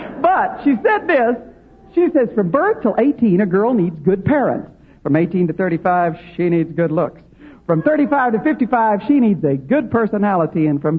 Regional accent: Texas, United States; moved away; 1974, I moved to the West Coast from Dallas. Now, I had always lived in Texas all my life. And I love Texas. I have friends in Texas. My family, my brothers, I have two brothers who were both born in Texas, as was I.

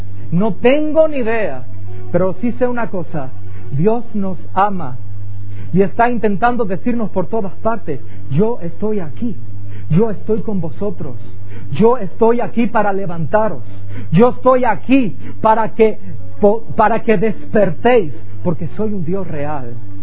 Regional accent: Ciudad Real, Castilla-La Mancha, Spain; born there; Y estábamos allí en Ciudad Real, donde yo nací

